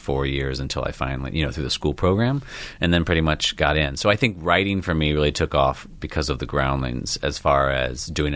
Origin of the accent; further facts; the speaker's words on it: Charlotte, North Carolina, United States; accent: Southern twang; Yeah. I grew up in Charlotte, yeah.